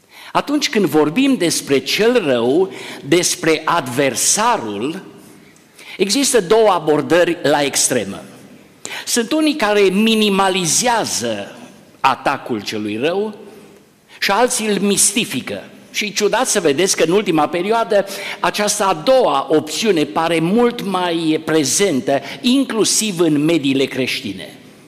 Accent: Pârneava, Arad County, Romania; Am copilărit aici în Pârneava și în vremea copilăriei mele aproape că nu era acasă care să n-aibă câine.

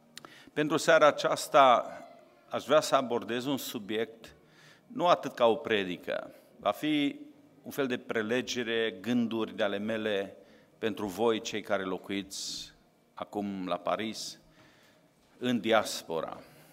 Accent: Satu Mare County, Romania; born there; also born or lived in Oradea; now in Timișoara, Romania; Tata, mama s-au născut în zona Dejului, a Bistriței. Eu m-am născut lângă Satu Mare, apoi 40 de ani am trăit în Oradea. Toți copiii mei, 6 la număr, s-au născut în Bihor, în Oradea. Și așa mă simt, mai bihorean decât bănățean.

